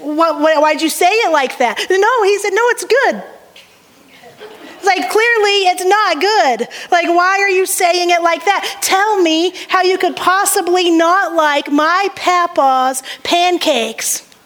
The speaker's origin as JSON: {"language": "English", "region": "the South", "country": "United States", "said": "I'm from the South. There is no better word for that than y'all."}